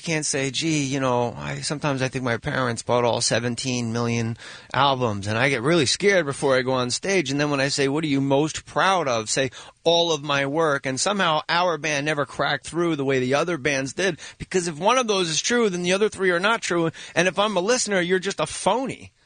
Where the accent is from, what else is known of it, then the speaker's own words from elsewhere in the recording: New Jersey, United States; Eddie Collins is now the chief of police in my home state of New Jersey, Bean.